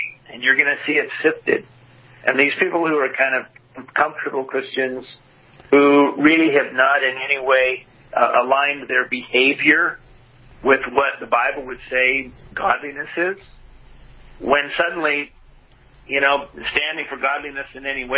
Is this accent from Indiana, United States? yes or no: no; Washington, United States; Well, it's just like Washington, which is my home state.